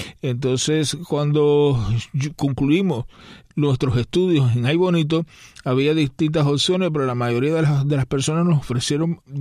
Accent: Pinar del Río, Cuba; also born or lived in Havana; yo nací en la Quinta Covadonga del Cerro, en La Habana. Mm. Lo que pasa es que eso fue porque mi madre me dio a luz allí, pero enseguida, al día siguiente, me llevaron a Pinar del Río y me escribieron como que había nacido en la colonia española.

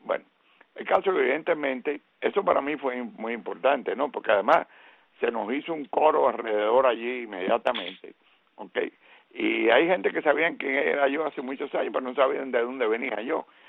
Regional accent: Cuba; now in Miami, United States; yo soy cubano, yo lo vi jugar de usted en Cuba

